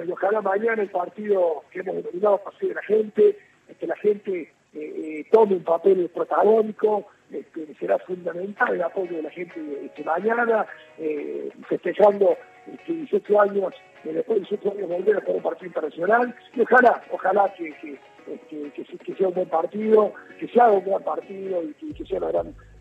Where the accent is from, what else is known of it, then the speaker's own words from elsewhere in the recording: Córdoba, Argentina; yo amo Córdoba, soy cordobés, nací en Córdoba, y después de 28 años regresé a Córdoba